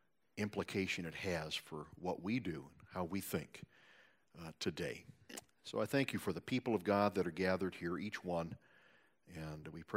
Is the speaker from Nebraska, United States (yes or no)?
yes; Omaha, Nebraska, United States; I grew up in Omaha in the 60s and 70s